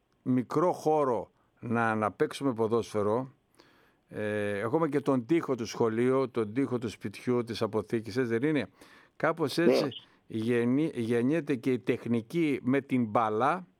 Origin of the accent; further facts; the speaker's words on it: Karditsa, Thessaly, Greece; η Καρδίτσα, η πόλη μου